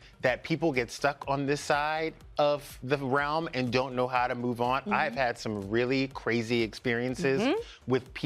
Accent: Louisiana, United States; I'm from Louisiana.

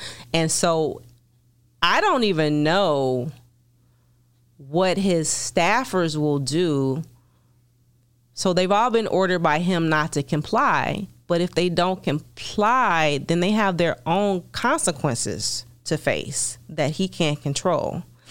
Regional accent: Chicago, Illinois, United States; my law partner and I, we're both from Chicago

